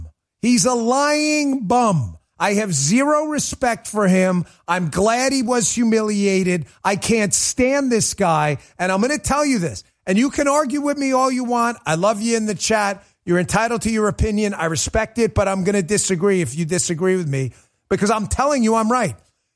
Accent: New York City, New York, United States; I'm actually from New York City. I lived in Queens. My dad lived in Jackson Heights. So did my grandmother. I spent a lot of my childhood there.

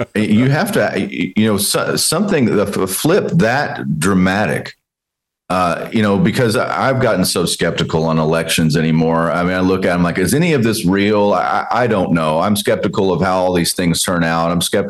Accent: Texas, United States; Growing up in Texas, watching my dad, I saw some, and nobody was coming to bail them out.

